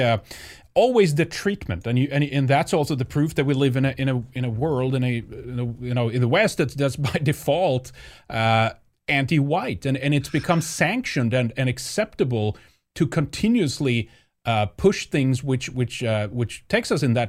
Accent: Sweden; English is a second language; I wasn't poor growing up in Sweden.

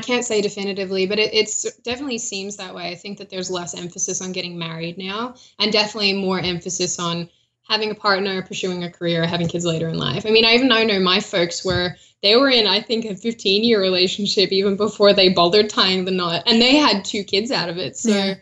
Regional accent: Australia; probably why we're selling ourselves off to the highest bidder, because we actually have no pride in being Australian.

